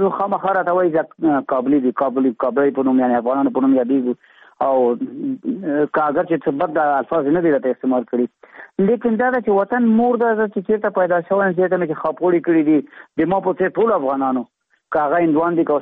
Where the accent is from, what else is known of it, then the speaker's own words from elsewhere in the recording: Afghanistan; نو موږ د افغانستان یو، افغانان یو، موږ ته افغانستان خپل وطن ده.